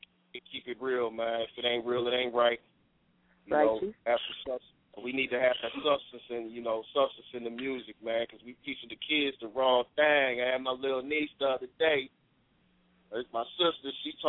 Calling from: Michigan, United States; I'm calling from the Murder Mitten, better known as Michigan.

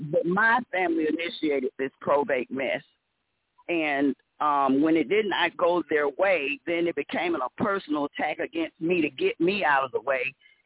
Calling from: Georgia, United States; I'm calling from Georgia.

